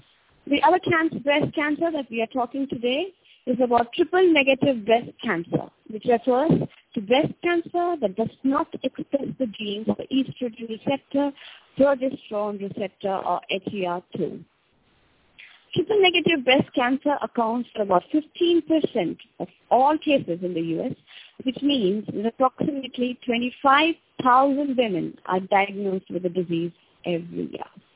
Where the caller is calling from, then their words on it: India; I'm joining you from India, and we're kicking off our talk show series in the new year with a discussion on breast cancer.